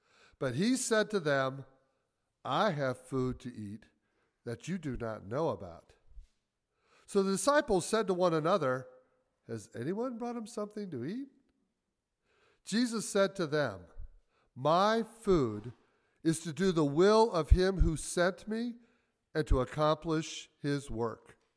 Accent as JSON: {"language": "English", "region": "Michigan", "country": "United States", "tie": "born or raised there", "lives_now": "Chicago, United States", "said": "I was raised in Michigan. My wife and I eventually ended up in Chicago, where we have been for the last 40-some years"}